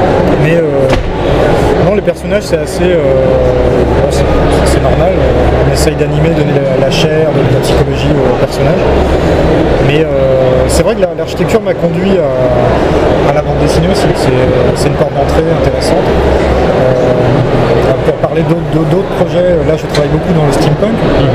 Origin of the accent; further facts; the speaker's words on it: Brittany, France; Bon, moi je suis breton, j'ai la chance d'avoir ça à portée de la main.